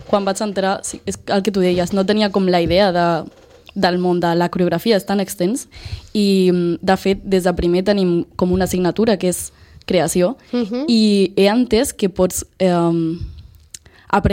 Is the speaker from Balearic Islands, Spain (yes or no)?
no; Gavà, Catalonia, Spain; Jo sóc d'Ava.